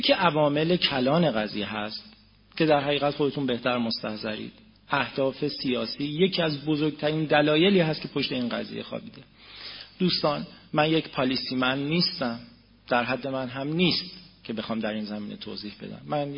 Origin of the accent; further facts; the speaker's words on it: Iran; بنده به عنوان یک ایرانی مسلمان